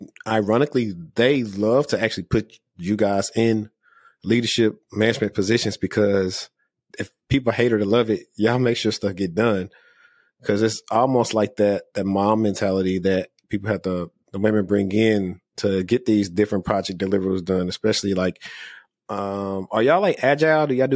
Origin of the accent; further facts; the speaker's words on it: Louisiana, United States; I was back in my home state for a little while. My oldest daughter was born in, 2020. And I was working out late, and I got pulled over in Bossier City.